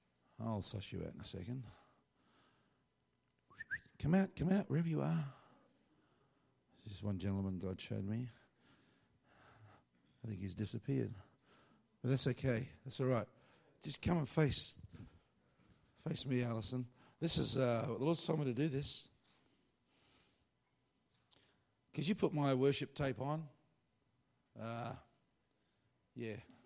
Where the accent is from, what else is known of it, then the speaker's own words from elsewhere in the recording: Australia; I want to back my own nation. I'm an Aussie.